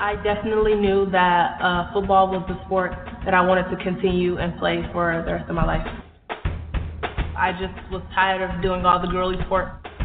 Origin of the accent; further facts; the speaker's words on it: Detroit, Michigan, United States; I was born in Detroit, Michigan. The area I grew up in was very rough.